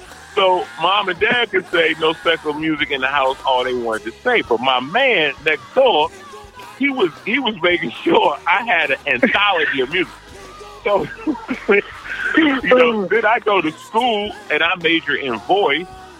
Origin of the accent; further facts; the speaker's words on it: Washington, District of Columbia, United States; But I came from Washington, D.C. They call it the DMV, you know, the District, Maryland. And Virginia. And we had these little row houses, you know, two houses together, then it was a space, and then another two houses together.